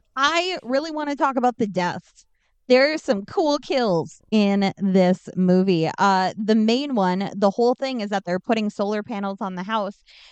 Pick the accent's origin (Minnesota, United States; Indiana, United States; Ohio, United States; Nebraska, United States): Minnesota, United States; also born or lived in Fargo, United States; I mean, I'm a Minnesota girl, but I lived in Fargo for quite a bit of time. But I was raised in Minnesota. I now live in Minnesota again.